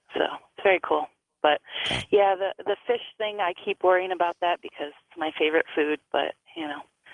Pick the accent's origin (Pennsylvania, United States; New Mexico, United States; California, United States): New Mexico, United States; Albuquerque; I'm from Albuquerque.